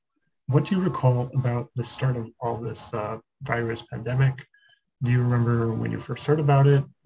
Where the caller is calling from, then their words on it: London, Ontario, Canada; I'm currently interviewing from London, Ontario, Canada.